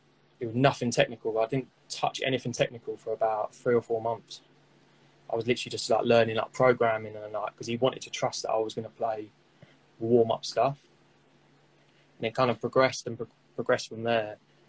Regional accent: Chelmsford, East of England, United Kingdom; In Chelmsford, my hometown

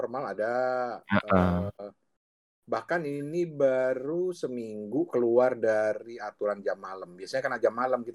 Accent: Thailand; Indonesian is a second language; Karena kita orang Thailand tuh suka party, suka

